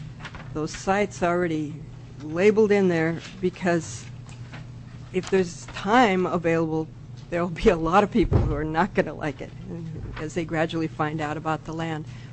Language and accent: English; Gustavus, Alaska, United States; I'm from Gustavus.